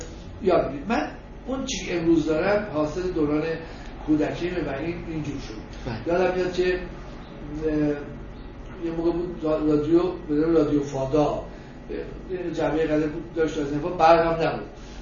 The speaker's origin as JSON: {"language": "Persian", "town": "Tehran", "region": "Tehran Province", "country": "Iran", "tie": "born or raised there", "said": "من بچه تهران هستم"}